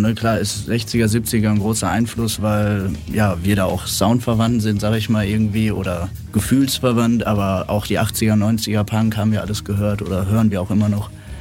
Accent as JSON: {"language": "German", "town": "Essen", "region": "North Rhine-Westphalia", "country": "Germany", "said": "ich komme aus Essen eigentlich"}